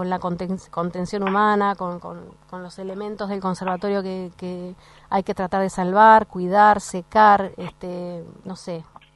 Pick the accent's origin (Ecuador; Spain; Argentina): Argentina; Bahía Blanca, Buenos Aires Province; la verdad es que Bahía Blanca, mi ciudad natal, su situación de emergencia me hizo como cambiar de puerta